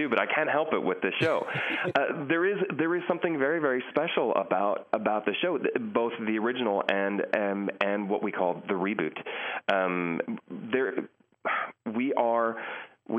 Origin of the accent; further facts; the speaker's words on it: United States; I'm an American and because I've lived around the world.